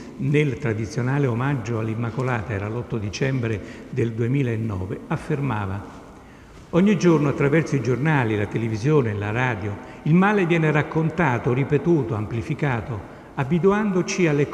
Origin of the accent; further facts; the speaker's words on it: Rome, Lazio, Italy; L'unica difficoltà per loro è quella di usare la R doppia come noi romani nel nostro dialetto.